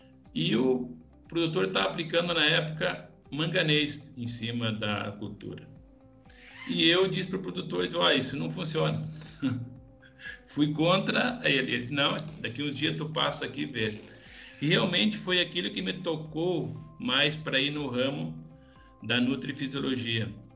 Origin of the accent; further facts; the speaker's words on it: Rio Grande do Sul, Brazil; Eu sou do Rio Grande do Sul, eu sou nascido no berço nacional da soja, onde surgiu a soja do Brasil. E meu avô foi um dos primeiros que teve a sorte de cultivar a cultura de soja.